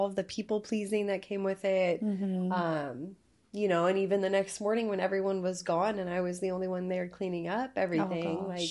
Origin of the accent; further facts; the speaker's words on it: Highland, Indiana, United States; I was born in Northwest Indiana. I was born in Highland, Indiana, and grew up there most of my life.